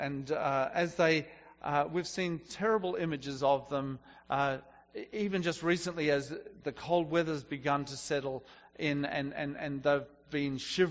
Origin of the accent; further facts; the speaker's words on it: New Zealand; also born or lived in Australia; now in United States; I'm an alien here. I'm a New Zealander, and I'm actually Australian too. But I'm not a US citizen.